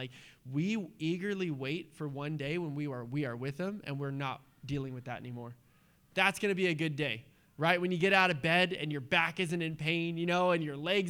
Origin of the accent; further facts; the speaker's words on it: United States; Just being American right now is like so frustrating.